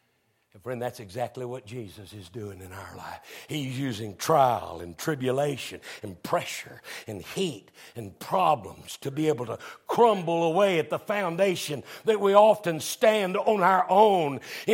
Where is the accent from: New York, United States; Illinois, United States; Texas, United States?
Texas, United States; Now, I'm from Texas, so I'll use a horse.